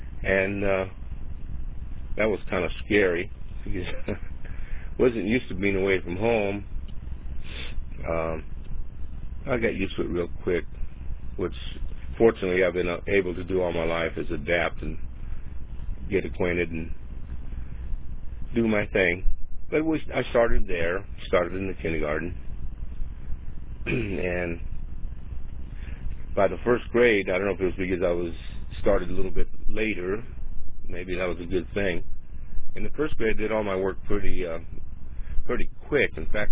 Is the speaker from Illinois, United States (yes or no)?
no; Antioch, California, United States; also born or lived in Concord; I was born on July 9th, 1941, in a town near here where I'm living presently, called Concord, California. And I was raised in this general area here. My parents lived in Antioch, where I am now.